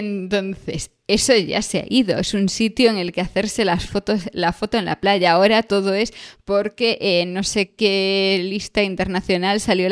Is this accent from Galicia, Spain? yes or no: yes; Galicia, Spain; Más, Cortegada está pegada a mi pueblo, es la isla que se ve desde Carril.